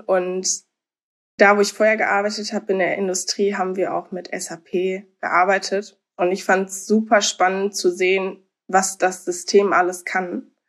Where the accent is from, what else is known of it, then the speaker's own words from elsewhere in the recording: Soest, North Rhine-Westphalia, Germany; ich komme aus Soest